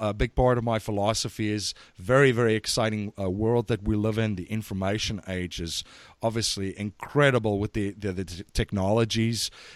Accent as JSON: {"language": "English", "country": "South Africa", "moved": "as an adult", "lives_now": "United States", "said": "Originally from South Africa. So I came to the United States in 2001 with a backpack, a suitcase, $500, a sense of adventure, and a sense of humor."}